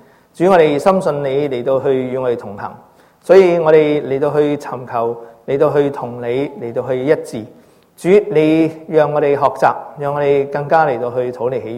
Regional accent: China; 我哋中國人咧，本來係非常之精明計算

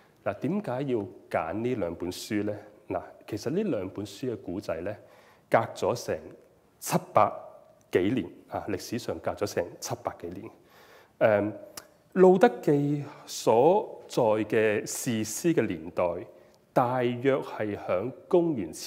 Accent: China; 我哋中國人經常講叫做咩？天災人禍。

